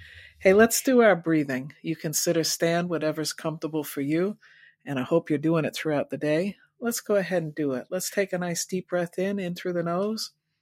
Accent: New York, United States; Well, I'm originally from New York, but I wasn't living in New York City at the time.

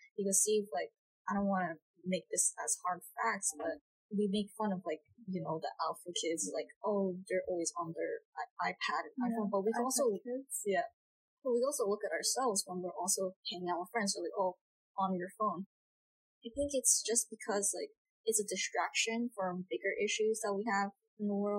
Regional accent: Brooklyn, New York, United States; I grew up in Brooklyn and I'm 19 years old.

